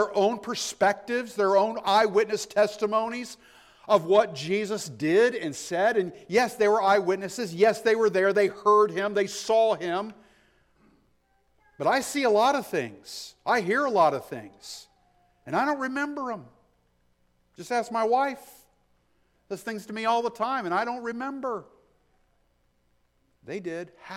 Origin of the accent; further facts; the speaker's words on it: United States; I was in a very dangerous place, being an American, living in a place in sub-Saharan Africa that's dominant Muslims, and not only Muslims, but very, very radical ones.